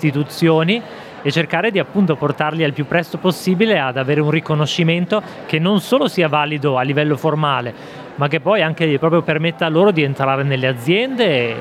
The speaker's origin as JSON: {"language": "Italian", "region": "Trentino-Alto Adige", "country": "Italy", "lives_now": "Germany", "said": "Io vengo dall'Alto Adige, in realtà ho avuto un, diciamo così, forse un canale migratorio un po' privilegiato perché mia madre viene dalla Germania, quindi diciamo così ho sempre avuto una sorta di legame con il paese, anche se in primo luogo insomma mi sento italiano indubbiamente"}